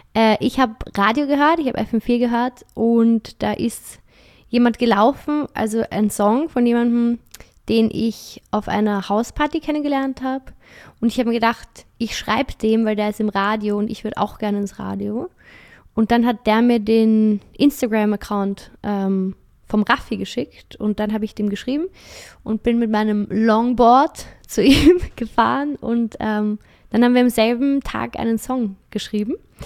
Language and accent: German; Vienna, Austria; ich komme aus Wien